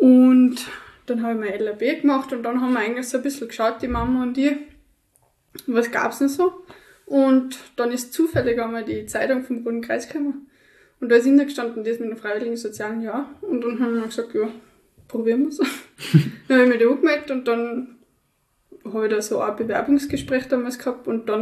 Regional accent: Tyrol, Austria; ich bin 23 Jahre alt, ich bin seit ich geboren bin in der Hochfütz

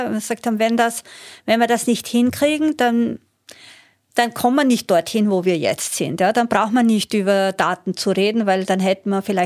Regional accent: Austria; Bei uns in Österreich

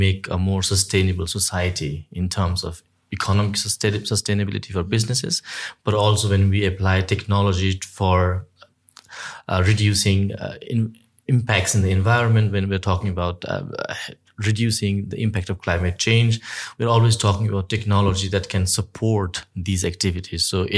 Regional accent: Nepal; I come from Nepal, a country that is one of the poorest in the whole world

